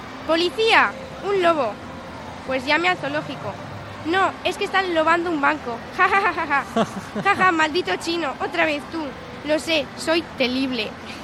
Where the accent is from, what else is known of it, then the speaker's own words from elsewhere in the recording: Bilbao, Basque Country, Spain; now in Medina, Spain; No, de pequeña, bueno, yo soy de Bilbao y he venido más veces